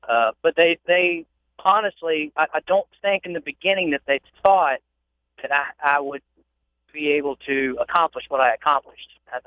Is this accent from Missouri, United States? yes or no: no; Kentucky, United States; You know, growing up in Kentucky, it's kind of odd.